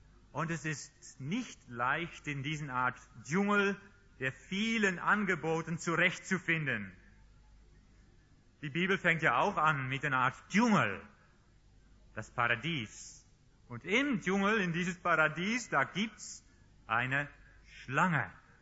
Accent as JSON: {"language": "German", "country": "Netherlands", "also_born_or_lived": "Swabia", "second_language": "German", "moved": "yes", "said": "Ich bin Holländer. Sind das Holländer, oder? Wir haben aber 2,5 Jahre in Schwabenland gewohnt. Ich spreche aber kein Schwäbisch, aber genügend Deutsch, glaube ich, um verständlich reden zu können."}